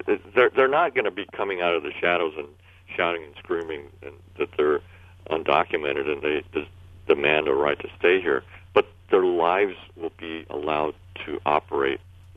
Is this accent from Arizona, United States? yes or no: yes; Arizona, United States; Well, you know, it just happens that I am from Arizona and I travel there often.